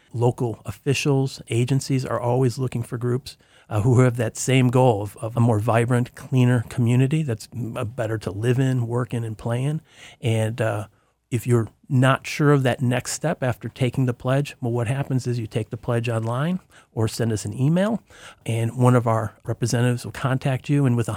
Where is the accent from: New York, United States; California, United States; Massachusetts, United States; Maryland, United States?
California, United States; Sacramento; including my hometown here, Sacramento.